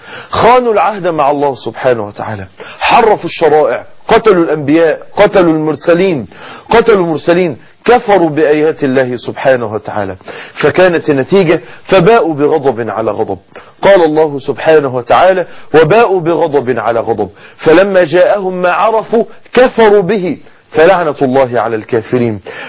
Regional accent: Egypt

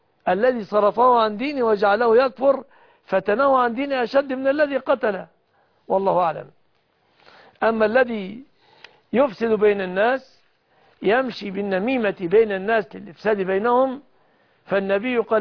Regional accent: Egypt; بلادنا مصر

